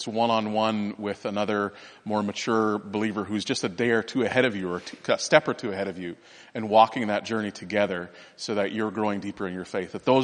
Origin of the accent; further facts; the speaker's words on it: Canada; We're Canadian and we're seeing it in the Canadian context.